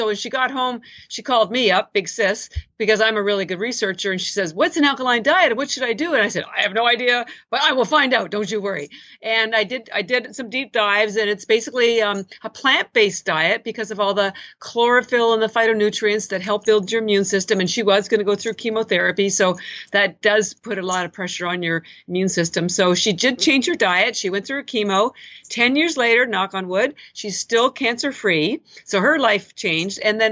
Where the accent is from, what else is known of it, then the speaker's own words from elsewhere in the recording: Canada; moved away as an adult; now in Boston, United States; I am Canadian, but I've lived in Boston for 25, 30 years. And I grew up in Canada, all my education, MBA and all that jazz.